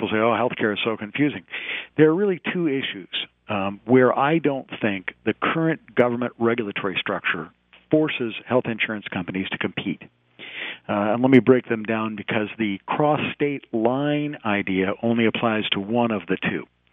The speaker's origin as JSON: {"language": "English", "region": "Arizona", "country": "United States", "said": "for example, the state of Arizona, my home state"}